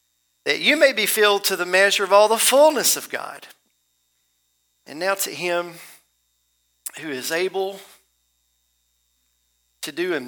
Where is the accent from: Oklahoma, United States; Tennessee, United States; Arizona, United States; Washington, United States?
Tennessee, United States; Pinewood; When I was a young child growing up in Middle Tennessee, the small community, which was unincorporated, that I grew up in, a little community called Pinewood